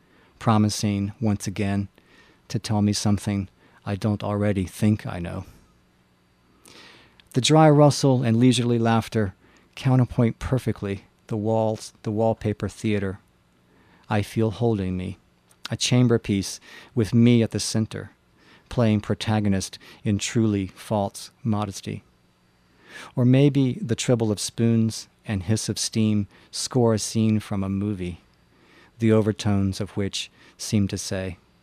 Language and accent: English; North Carolina, United States; based on a town that I grew up in Eastern North Carolina.